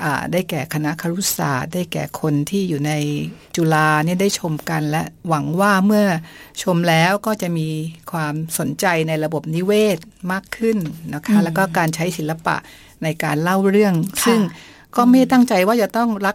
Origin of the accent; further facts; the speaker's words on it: Bangkok, Thailand; เนื่องจากว่าเนาะเราเป็นเด็กกรุงเทพเนาะ